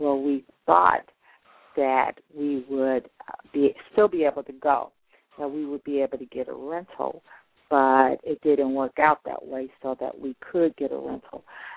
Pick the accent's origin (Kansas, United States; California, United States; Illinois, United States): Illinois, United States; Chicago; now in North Carolina, United States; definitely need two cars here in North Carolina. We don't have a transit authority like we have. We're from Chicago.